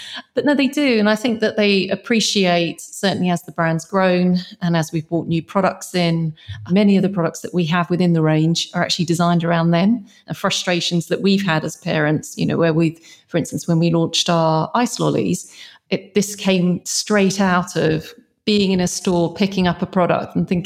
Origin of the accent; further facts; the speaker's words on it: London, United Kingdom; born there; I was born in North London.